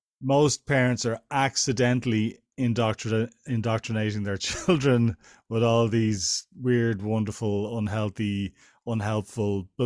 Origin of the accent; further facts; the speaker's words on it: Ireland; born there; I was raised Catholic because I was born in Ireland at a certain time, and all of my family were Catholic